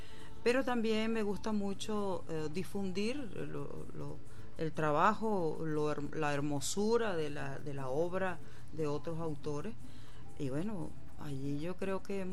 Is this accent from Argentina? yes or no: no; Cumaná, Sucre, Venezuela; yo nací en la ciudad de Cumaná. Uh-huh. Y bueno, cumanesa, pura cepa de corazón, alma y vida